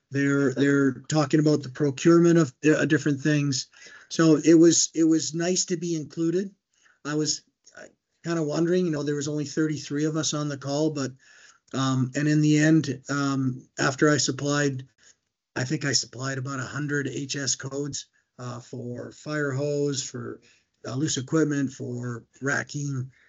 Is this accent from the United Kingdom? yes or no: no; Canada; I'm a Canadian. I'm on board with some of that stuff as well.